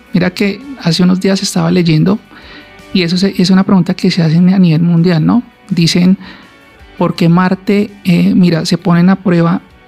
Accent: Colombia; nosotros como colombianos, somos colombianos

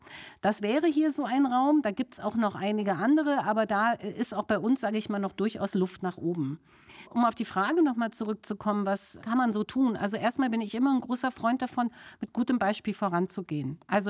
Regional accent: Berlin, Germany; bin ja selber Berlinerin.

